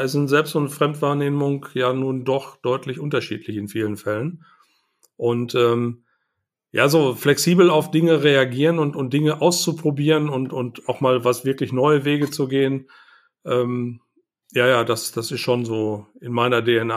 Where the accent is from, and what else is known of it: North Rhine-Westphalia, Germany